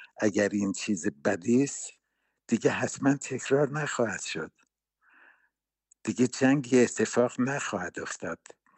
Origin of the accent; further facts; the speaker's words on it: Tehran, Tehran Province, Iran; من در شهر تهران، در سرچال تهران، در محله یهودیان متولد شدم